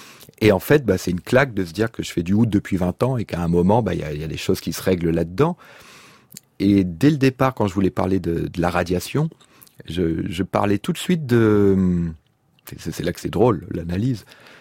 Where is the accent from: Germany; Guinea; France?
Germany; Alors que j'ai grandi en Allemagne dans une caserne